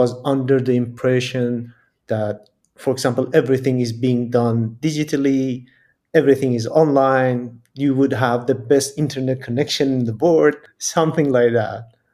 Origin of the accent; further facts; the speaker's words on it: Iran; English is a second language; moved away as an adult; now in Berlin, Germany; I come from Iran, and I've been in Berlin for the last more than 6 years.